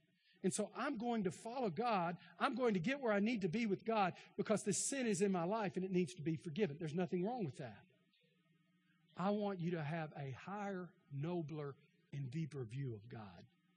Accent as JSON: {"language": "English", "region": "Texas", "country": "United States", "tie": "born or raised there", "said": "I grew up in East Texas. They're all Democrats in East Texas, deep East Texas."}